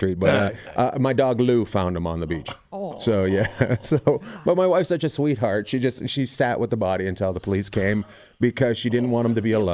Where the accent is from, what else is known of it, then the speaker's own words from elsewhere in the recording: Terrace, British Columbia, Canada; Northern British Columbia, a place called Terrace, BC.